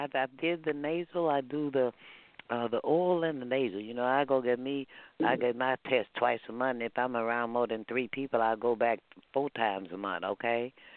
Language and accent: English; Texas, United States; You know, I'm a Texan.